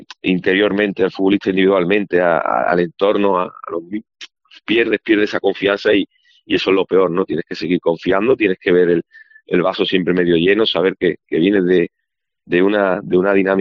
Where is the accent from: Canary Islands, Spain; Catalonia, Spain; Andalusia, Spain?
Andalusia, Spain; Málaga; tuve la suerte de debutar en el equipo de mi tierra, que era un poco la ilusión que tenía de niño, en el Málaga.